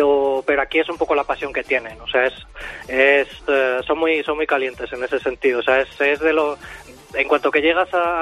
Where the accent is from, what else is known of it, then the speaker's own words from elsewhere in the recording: Salamanca, Castile and León, Spain; Sí, del Barça y de Unionistas de Salamanca, del equipo de mi tierra.